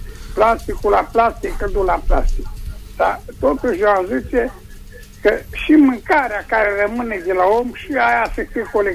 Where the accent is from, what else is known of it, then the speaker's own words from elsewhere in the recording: Cluj County, Romania; Eu sunt venit din Cluj în apropiere de Luduș.